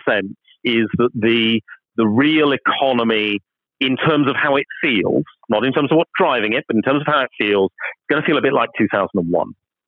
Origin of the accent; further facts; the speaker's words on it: United Kingdom; not just because I'm British